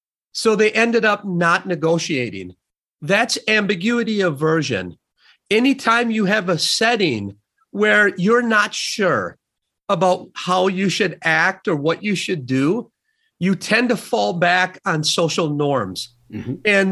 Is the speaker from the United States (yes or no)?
yes; Sun Prairie, Wisconsin, United States; I was raised in Sun Prairie, Wisconsin.